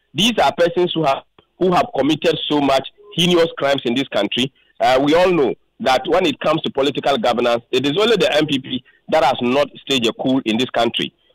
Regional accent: Ghana; We are neither Ivorian. We are Ghanaian.

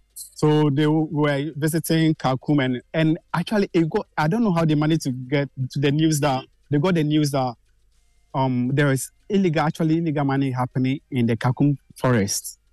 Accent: Tapa Butuase, Oti, Ghana; where I grew up in Tapa Butuase in Oti region

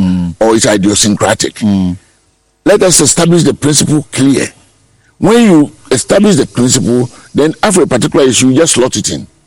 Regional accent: Ghana; But I think I'm a Ghanaian.

